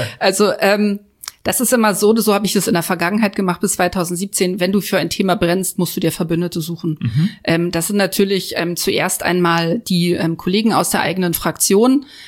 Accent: Berlin, Germany; ich als Neuköllnerin bin ja auch groß geworden in der Hasenheide. Also meine ersten Lebensjahre habe ich ganz viel gespielt in der Hasenheide.

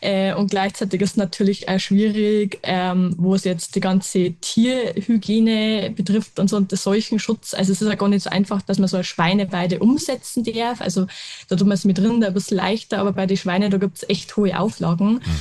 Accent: Bavaria, Germany; Bei uns in Niederbayern, wir haben sehr schwere Böden

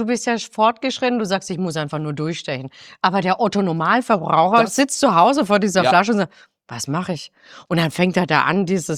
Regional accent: Baden-Württemberg, Germany; born or raised there

